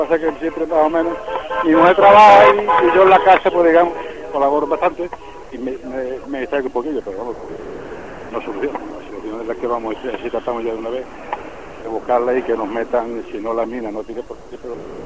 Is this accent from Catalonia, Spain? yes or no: no; Zalamea, Andalusia, Spain; soy de Zalamea